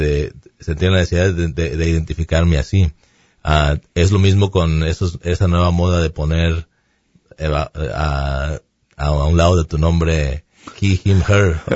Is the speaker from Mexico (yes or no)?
yes; Mexico; que en nuestro caso somos mexicanos, no los dos.